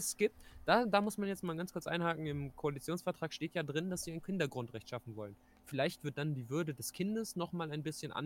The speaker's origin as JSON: {"language": "German", "town": "Göttingen", "region": "Lower Saxony", "country": "Germany", "tie": "born or raised there", "said": "in meiner Heimatstadt Göttingen"}